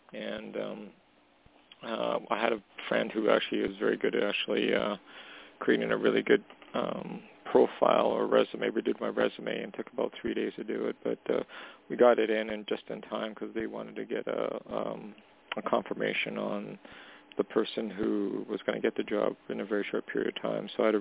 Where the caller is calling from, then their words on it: Alberta, Canada; calling from Canada.